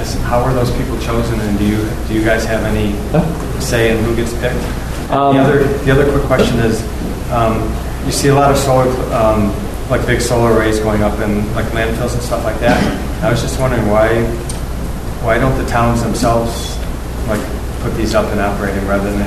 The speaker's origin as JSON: {"language": "English", "town": "North Adams", "region": "Massachusetts", "country": "United States", "said": "I'm from North Adams."}